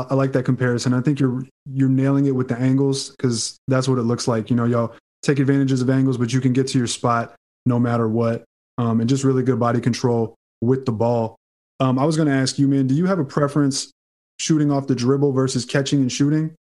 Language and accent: English; Houston, Texas, United States; I'm from Houston, obviously, because I'm a Rockets fan.